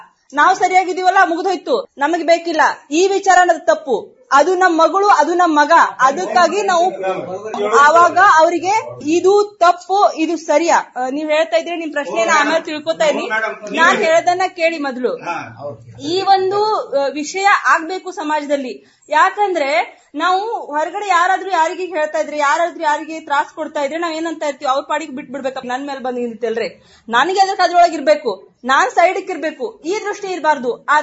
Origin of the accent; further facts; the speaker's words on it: Daribadachi, Maharashtra, India; ನಾನೀಗ ಈ ಭಾಗದಲ್ಲಿ ಹುಟ್ಟಿ ಬೆಳೆದವಳು ತಮ್ಮೆಲ್ಲರ ಒಂದು ಸಹವಾಸದಲ್ಲಿ ನಮ್ಮ ಹತ್ರ ಇರುವ ದರಿಬಡಚಿ ಹಳ್ಳಿಯಲ್ಲಿ ನಾನಿರೋದು.